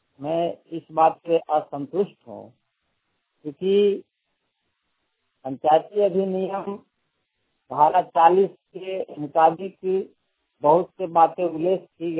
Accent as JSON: {"language": "Hindi", "town": "Leslieganj", "region": "Jharkhand", "country": "India", "said": "थाना लेस्लीगंज, जिला प्रणाम का रहने वाला हूँ।"}